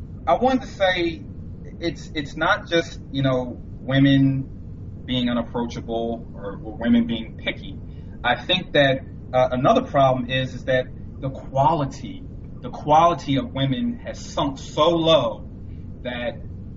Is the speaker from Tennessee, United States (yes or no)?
no; New Jersey, United States; I'm from New Jersey, South Jersey, about 15 minutes from Philly.